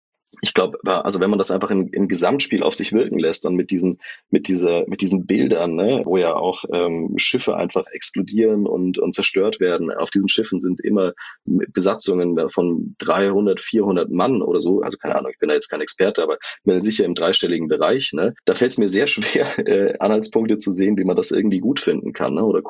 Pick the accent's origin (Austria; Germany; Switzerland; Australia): Germany; accent: German; Also bislang wurde uns nur vorgeworfen, dass unser Akzent, also unser deutscher Akzent, zu vordergründig ist, aber dafür dann nicht gut genug gemacht ist.